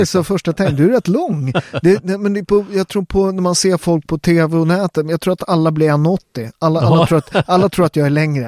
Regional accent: Sweden; born there; Ja, men jag är ju en fjärdedel svensk, så att jag är ju född i Sverige liksom.

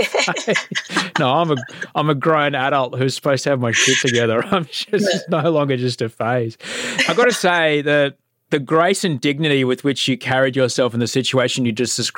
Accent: Queensland, Australia; You can tell I grew up in Queensland.

